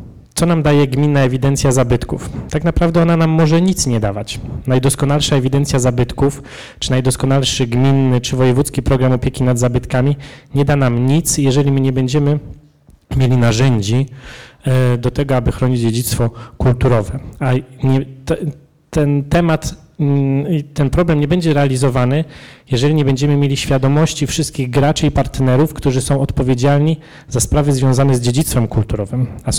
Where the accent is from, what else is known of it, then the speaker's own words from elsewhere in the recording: Wolbrom, Lesser Poland, Poland; also born or lived in Kraków; Wolbrom, miasto, którego mam zaszczyt być burmistrzem, miasto, które znajduje się w północnej części województwa małopolskiego, miasto, w którym się wychowałem, w którym wzrastałem, później moje późniejsze lata były związane z Krakowem, ale cały czas ten Wolbrom zawsze był mi bliski.